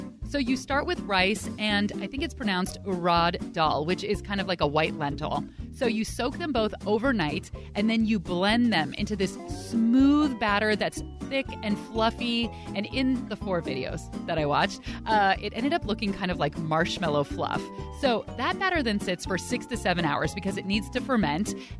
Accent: Pleasanton, California, United States; Pleasanton in the East Bay. It wasn't a religious place

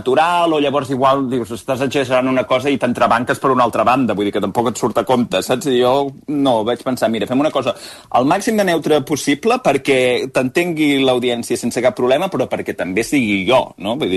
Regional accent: Cardedeu, Catalonia, Spain; la televisió de Cardedeu, que és el meu poble

